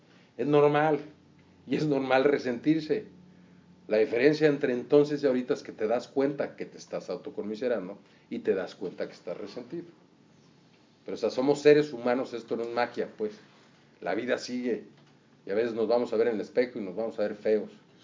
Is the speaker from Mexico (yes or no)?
yes; Mexico; No ha de ser que soy mexicano, porque mis historias no les gustan.